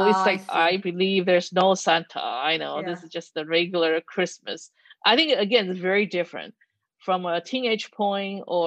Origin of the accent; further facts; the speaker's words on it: Tianmu, Taipei, Taiwan; It's weird because I grew up in town in Tianmu where there's a lot of American troops.